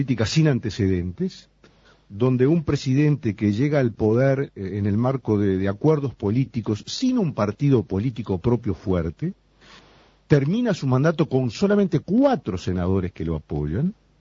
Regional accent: Uruguay; como uruguayo y como rioplatense

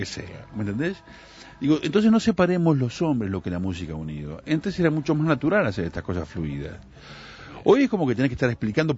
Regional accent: Montevideo, Uruguay; Yo no soy carioca, no soy baiano, soy de Montevideo.

